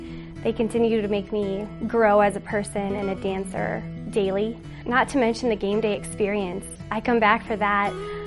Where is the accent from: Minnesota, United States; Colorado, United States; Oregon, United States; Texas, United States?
Colorado, United States; Littleton; I'm from Littleton, Colorado.